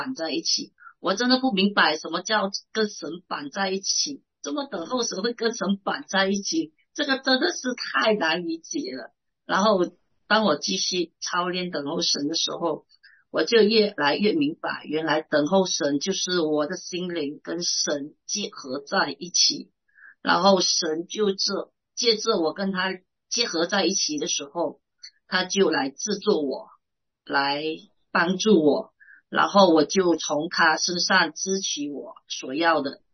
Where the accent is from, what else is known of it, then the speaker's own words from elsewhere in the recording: Malaysia; 我来自马来西亚，我是名叫